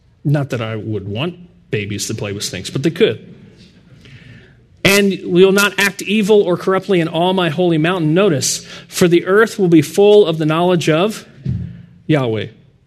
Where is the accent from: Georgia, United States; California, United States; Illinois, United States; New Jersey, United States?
New Jersey, United States; I know I'm from New Jersey, but I love animals.